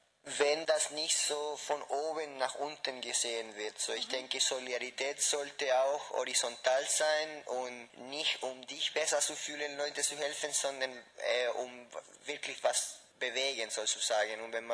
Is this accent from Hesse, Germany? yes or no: no; Tübingen, Baden-Württemberg, Germany; Weil ich bin aus Tübingen.